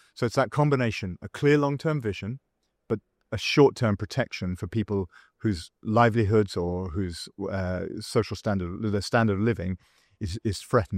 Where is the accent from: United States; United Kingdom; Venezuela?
United Kingdom; You know, I'm British and I come from a country which is determined to go for renewable power.